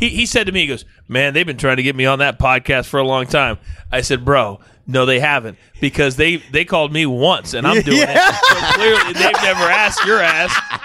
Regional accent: Kansas, United States; I'm born and raised in Kansas.

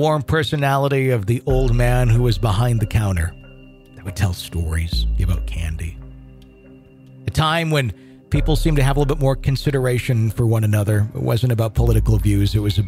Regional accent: North Carolina, United States; For context, I grew up near Fort Fisher, North Carolina, which was near an important port during the Civil War

